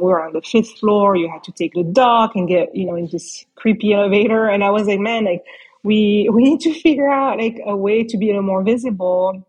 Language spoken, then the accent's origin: English; France; I grew up, my mom being Italian. I grew up in France, so I was exposed to lots of different cultures